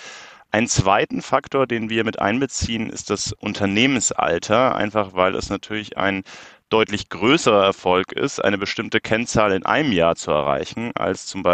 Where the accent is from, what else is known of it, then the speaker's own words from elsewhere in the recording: Munich, Bavaria, Germany; ich komme auch aus München, was auch oft erraten wird … Lustigerweise, der Nachname kommt in meinem Fall tatsächlich aus Niederösterreich, auch wenn er in München sehr, sehr verbreitet ist.